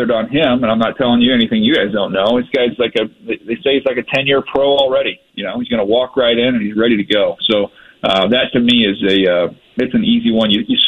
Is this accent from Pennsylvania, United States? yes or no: no; San Diego, California, United States; And, you know, I grew up in San Diego. I love San Diego.